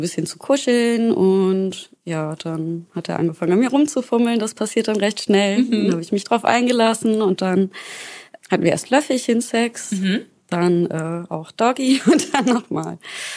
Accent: Northern Germany, Germany; ich komme aus Norddeutschland

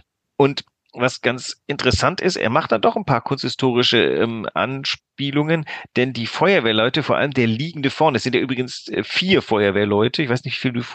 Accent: West Germany, Germany; also ich als Zeitungsleser und als Wessi

